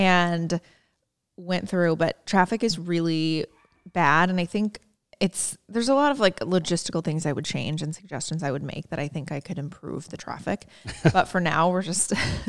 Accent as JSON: {"language": "English", "region": "Indiana", "country": "United States", "said": "I'm like, we're really not that far away from home, mom. We're 6 hours from Indiana."}